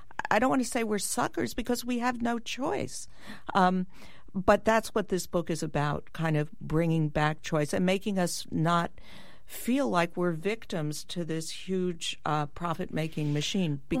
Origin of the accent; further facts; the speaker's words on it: New York, United States; I'm a New Yorker, right?